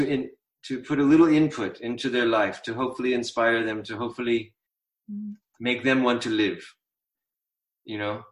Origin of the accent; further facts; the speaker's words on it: United States; I'm American.